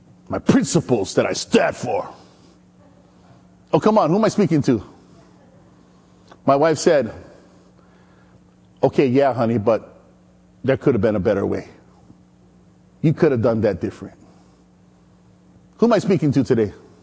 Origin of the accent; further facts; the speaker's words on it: Maui, Hawaii, United States; No, I'm from Maui.